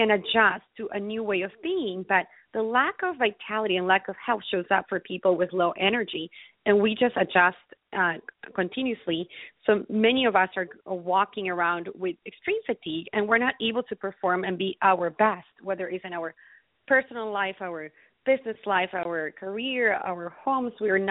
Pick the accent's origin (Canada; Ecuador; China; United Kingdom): Ecuador; now in United States; originally, I come from Ecuador, South America. So I've been here in the United States for the last 17 years.